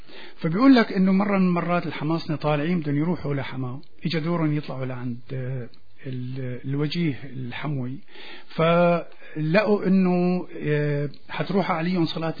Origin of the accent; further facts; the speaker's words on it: Homs, Homs Governorate, Syria; أنا بدي أقول أزكية لأنه أنا حمصي طبعا